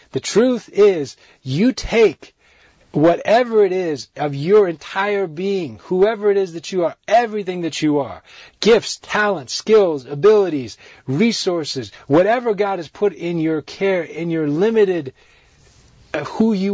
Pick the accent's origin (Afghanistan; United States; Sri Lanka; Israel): Sri Lanka; Part of my life, I grew up in Sri Lanka. And I lived for a big chunk of my life, two decades worth of my life.